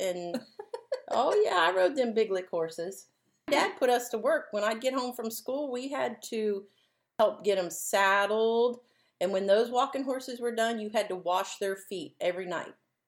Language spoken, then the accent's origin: English; Oxford, Ohio, United States; Okay. Well, I'm originally from Oxford, Ohio.